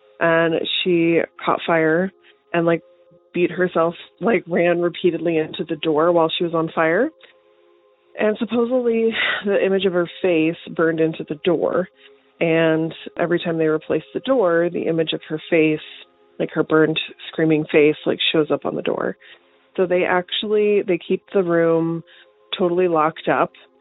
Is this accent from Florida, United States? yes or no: no; Alabama, United States; I grew up in Alabama, and I went to college in Montevallo, Alabama.